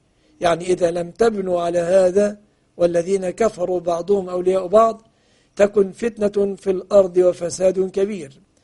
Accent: Egypt; أن يحفظ بلادنا مصر

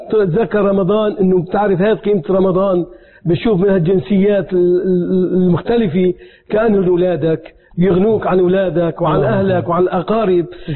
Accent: Syria; عندنا في سوريا

